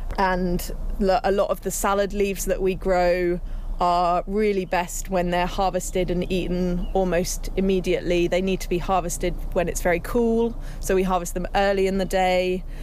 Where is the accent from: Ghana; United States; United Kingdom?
United Kingdom; East of England; and I grew up in Cambridgeshire, so I really wanted to see more local food growing here.